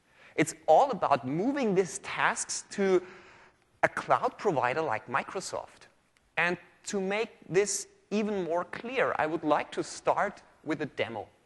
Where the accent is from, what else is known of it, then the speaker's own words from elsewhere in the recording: Austria; English is a second language; As you might hear, I'm from Austria, from Europe, so I hope every one of you can understand me well.